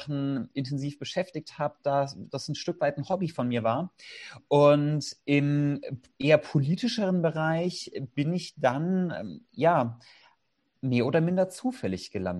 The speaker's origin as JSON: {"language": "German", "region": "Southern Germany", "country": "Germany", "said": "Nun ja, ursprünglich komme ich tatsächlich aus dem Süden Deutschlands. Tatsächlich lebe ich jetzt mittlerweile aber schon seit vielen Jahren in Schleswig-Holstein."}